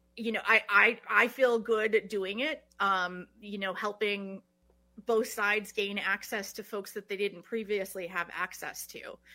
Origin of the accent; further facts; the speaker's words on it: Madison, Wisconsin, United States; My dad grew up on the Stockbridge Reservation, and I grew up in Madison. So that's away from those communities.